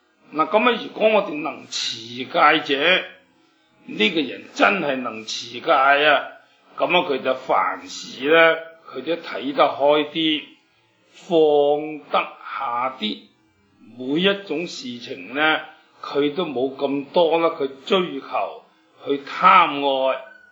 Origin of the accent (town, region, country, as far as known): China